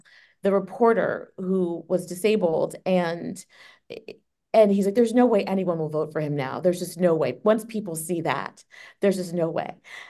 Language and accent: English; Jamaica; I'm Jamaican, both sides.